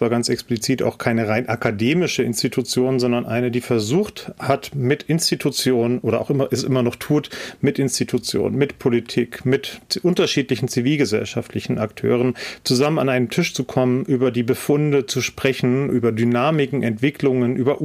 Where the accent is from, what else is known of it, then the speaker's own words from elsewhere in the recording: Arnstadt, Thuringia, Germany; Ich bin in Thüringen aufgewachsen. aufgewachsen in einer Kleinstadt oder nahe einer Kleinstadt, Arnstadt